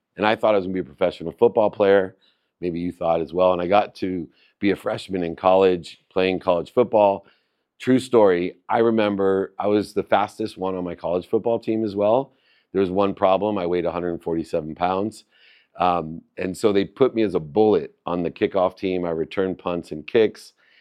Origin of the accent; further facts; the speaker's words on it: Akron, Ohio, United States; born there; Born into a family with nothing. I was born in Akron, Ohio, single mom, six kids, five boys and a girl.